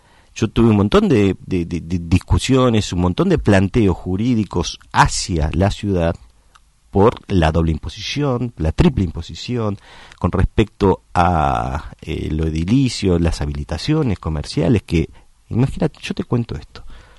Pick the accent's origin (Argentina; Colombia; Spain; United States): Argentina; El día que entendamos que eso somos los argentinos, ¿sí? Que somos el mejor pueblo del mundo, porque es la mezcla